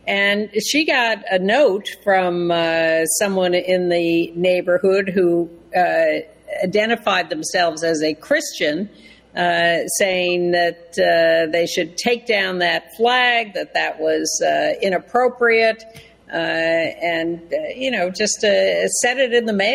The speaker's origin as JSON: {"language": "English", "region": "Connecticut", "country": "United States", "tie": "born or raised there", "said": "This is my home state. I hate to think of anyone in Connecticut being so hateful."}